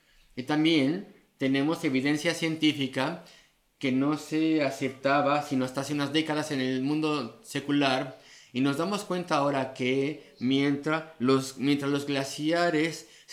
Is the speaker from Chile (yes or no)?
no; Illinois, United States; en donde yo crecí en Illinois, hay un lugar